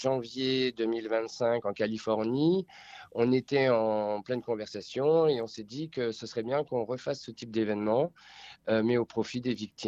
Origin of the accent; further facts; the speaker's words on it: Strasbourg, Grand Est, France; je suis originaire de Strasbourg, enfin d'Alsace